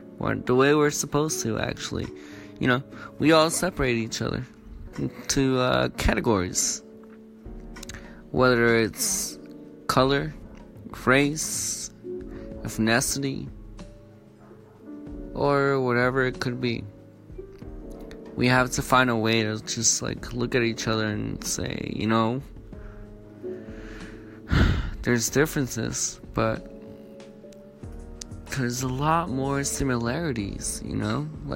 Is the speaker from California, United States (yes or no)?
yes; San Bernardino, California, United States; Coming at you live from San Bernardino again. It's my hometown. It's where I'm from.